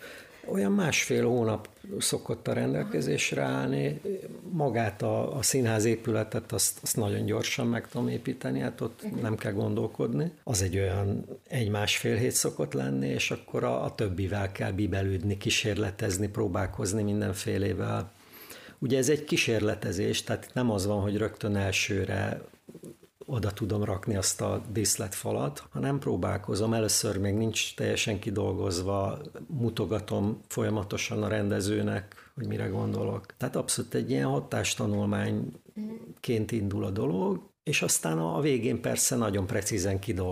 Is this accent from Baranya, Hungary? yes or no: no; Dombóvár, Tolna, Hungary; most például Dombóvárra hívnak, a szülővárosomba